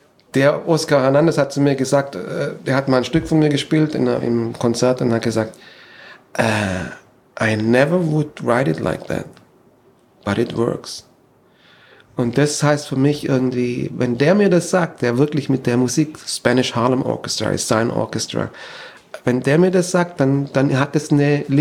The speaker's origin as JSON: {"language": "German", "country": "Germany", "moved": "as an adult", "said": "Ja, und wegen dem bin ich auch eigentlich aus Deutschland weg, weil die sehr scheuklappen"}